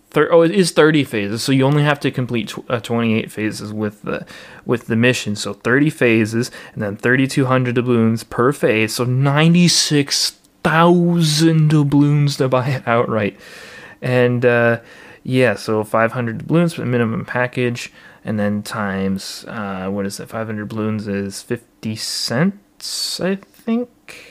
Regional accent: Wisconsin, United States; USS Wisconsin is being added, which is amazing because that ship is named for my home state, is partially funded by my home state

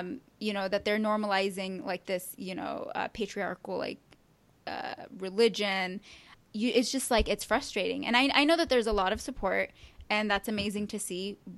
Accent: Yemen; Especially when we talk about Arab culture, like I'm an Arab, I'm from Yemen

